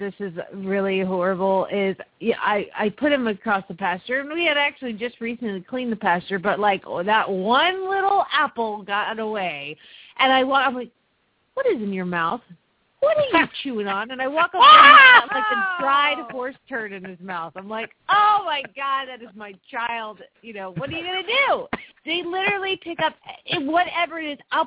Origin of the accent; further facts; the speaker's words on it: Phoenix, Arizona, United States; from Phoenix, Arizona